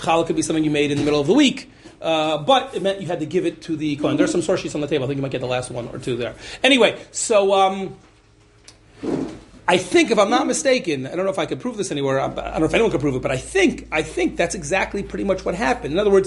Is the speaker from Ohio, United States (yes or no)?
yes; Ohio, United States; I grew up in Ohio. There's a lot of grain there. I didn't grow up in Nebraska or not in Ukraine where there's even more grain.